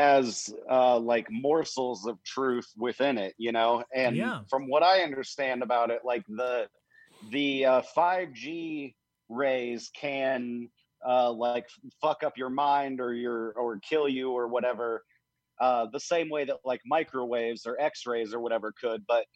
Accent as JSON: {"language": "English", "town": "Kansas City", "region": "Missouri", "country": "United States", "said": "I'm not from Wichita, Kansas. I just happen to currently be in Wichita, Kansas. I'm from Kansas City, Missouri, which is like 3 hours away, or like 8 days if you walk."}